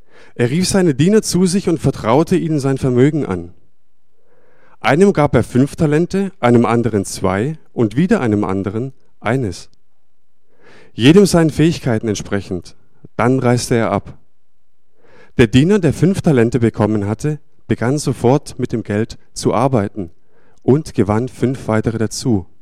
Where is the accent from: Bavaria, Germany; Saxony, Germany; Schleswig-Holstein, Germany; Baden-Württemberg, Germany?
Baden-Württemberg, Germany; Stuttgart; die Chrissy, meine Frau und ich, wir kommen aus dem Ländle, aus Sturgert, so sagt man in Stuttgart.